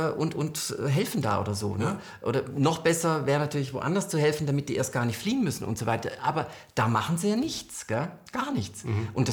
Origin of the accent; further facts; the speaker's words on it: Southern Germany, Germany; Ich komme ja aus Süddeutschland